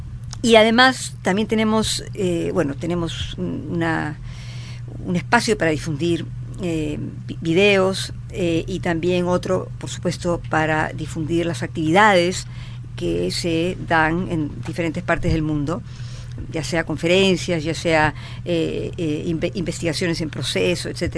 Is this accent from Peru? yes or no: yes; Peru; El gran tema de la literatura del siglo XIX es ¿quiénes somos los peruanos?